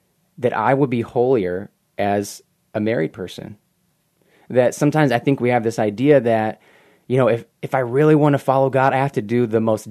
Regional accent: Bay City, Texas, United States; So I was born in Texas, grew up in South Texas, a small town called Bay City, just southwest of Houston.

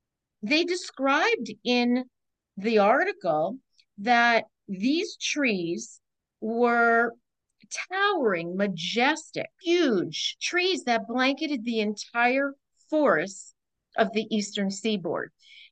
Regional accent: New York, United States; I grew up in the range. I grew up

